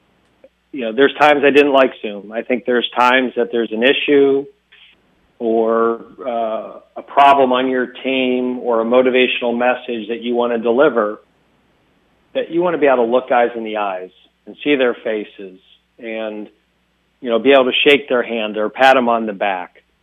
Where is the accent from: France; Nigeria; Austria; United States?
United States; Youngstown, New York; Where I grew up in Youngstown, New York